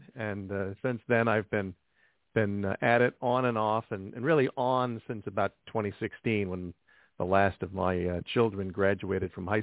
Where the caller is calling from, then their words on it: New Jersey, United States; Calling in from my home office in Central New Jersey.